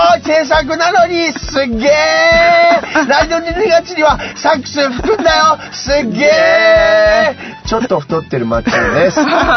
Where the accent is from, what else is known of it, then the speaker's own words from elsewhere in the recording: Tokyo, Japan; born there; そもそもね、俺東京生まれでさ、あの全然そういう都会だったから、トンドそもそもやらなかったのね。